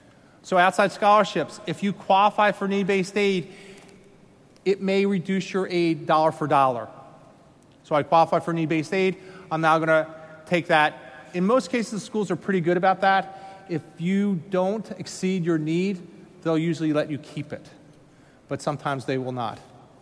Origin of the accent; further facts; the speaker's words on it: Pennsylvania, United States; I'm from Pennsylvania. We have a tax incentive to do that.